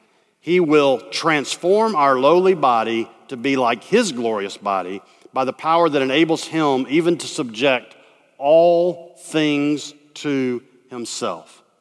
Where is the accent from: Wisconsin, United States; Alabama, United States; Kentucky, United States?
Alabama, United States; Birmingham; I grew up in Birmingham, Alabama. I went to Sanford University.